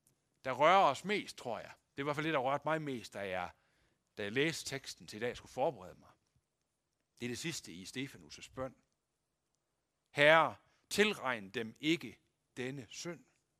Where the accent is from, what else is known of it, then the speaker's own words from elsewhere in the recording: Aulum, Central Denmark Region, Denmark; vi er født i Aulum, eller opvokset i Aulum begge to.